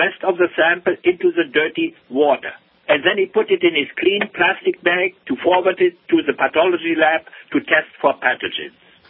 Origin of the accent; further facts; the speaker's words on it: Germany; English is a second language; now in North America; when I came here to North America, you know. I grew up over there in Germany, and our part of Germany was occupied by the British